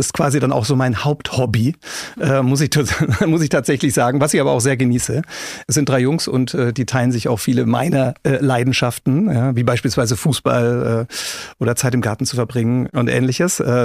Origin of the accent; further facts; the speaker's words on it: Nuremberg, Bavaria, Germany; now in Frankfurt, Germany; Ich wohne in Frankfurt, bin gebürtiger Nürnberger, lebe aber in Frankfurt mittlerweile mit meiner Familie und das seit 2020.